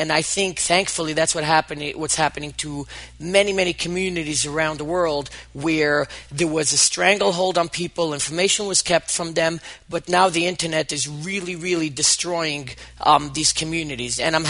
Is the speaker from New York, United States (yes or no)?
yes; Brooklyn, New York, United States; Yes, I was raised in Brooklyn, New York, and I never know how much of Orthodox Judaism I have to explain to people